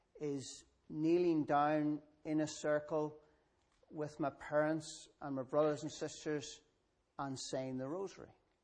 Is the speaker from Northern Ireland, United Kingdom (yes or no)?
yes; Keady, Northern Ireland, United Kingdom; And I was brought up in just outside Katy on the Castleblaney Road, just about 4 miles from the border.